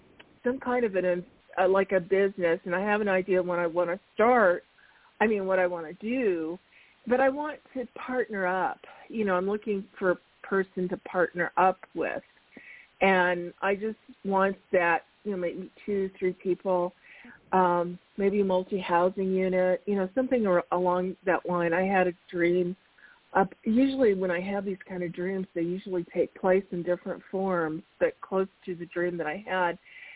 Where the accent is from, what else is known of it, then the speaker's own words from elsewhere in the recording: Arizona, United States; I'm from Arizona.